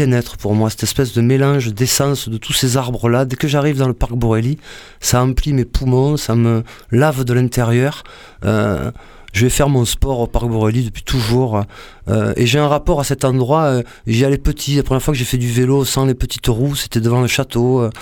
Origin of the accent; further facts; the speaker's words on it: Marseille, Provence-Alpes-Côte d'Azur, France; born there; Moi, je suis né à la Porte d'Aix. Donc moi, pour aller à l'école, je traversais l'Afrique, le Maghreb, etc.